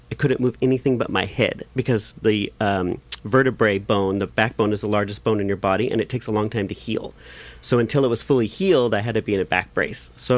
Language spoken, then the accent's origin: English; San Bernardino, California, United States; now in Orange County, United States; So I'm not originally from Orange County. I'm originally from the Inland Empire. Was born and raised in San Bernardino. That's my hometown.